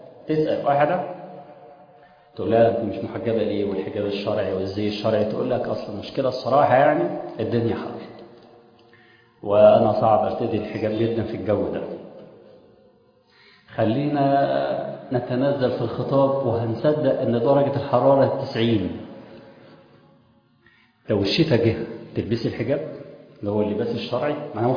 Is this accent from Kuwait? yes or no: no; Egypt; أنا خلاص أنا مصري